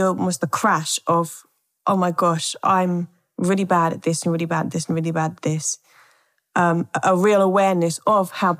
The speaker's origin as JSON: {"language": "English", "region": "London", "country": "United Kingdom", "tie": "born or raised there", "also_born_or_lived": "Ethiopia", "said": "So I was born here in London. Mm-hmm. I moved to Ethiopia when I was six, stayed there for about 2 years, came back here."}